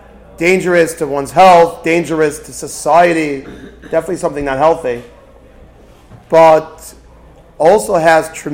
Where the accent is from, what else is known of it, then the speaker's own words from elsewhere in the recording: New York City, New York, United States; I come from New York.